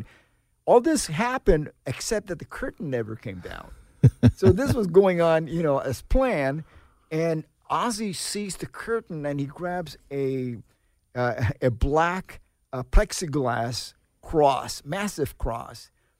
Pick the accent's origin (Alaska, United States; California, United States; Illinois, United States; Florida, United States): Florida, United States; Miami; And, you know, for me, I grew up playing in Miami, which was more of a loungy club, you know, type of environment. Then I went to the Midwest